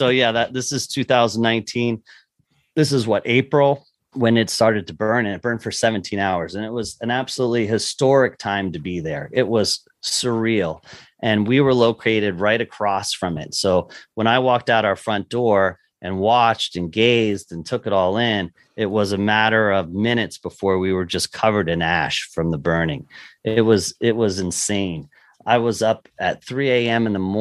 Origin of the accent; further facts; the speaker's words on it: Lancaster, Pennsylvania, United States; I grew up obviously in Lancaster, Pennsylvania, not far from the Chesapeake Bay and not far from Maryland, where all the famous crab cakes are known.